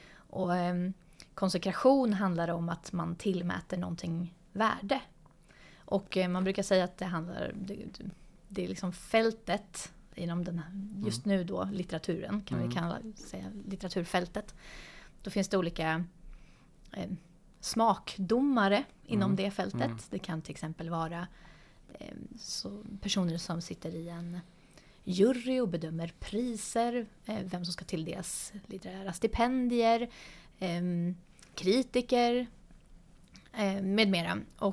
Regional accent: German-speaking Switzerland, Switzerland; now in Sweden; Jag är både svensk och schweizisk medborgare. Jag kommer från den tyskspråkiga delen. Så min pappas släkt är från den tyska delen. Så jag har också delvis vuxit upp i Schweiz.

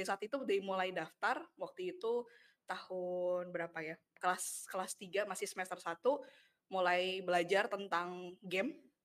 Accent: Purwakarta, West Java, Indonesia; kebetulan kan aku tuh asalnya dari Purwakarta nih.

